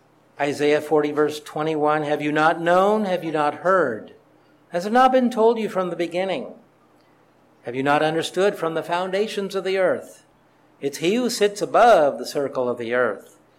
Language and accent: English; California, United States; But I grew up in California all my life, and I lived in Southern California